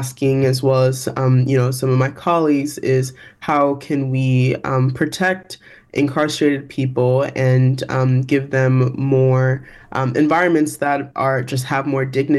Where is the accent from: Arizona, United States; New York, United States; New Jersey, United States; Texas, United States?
Texas, United States; Yeah, I think I'm from Texas, and so I definitely know a thing or two about hot summers.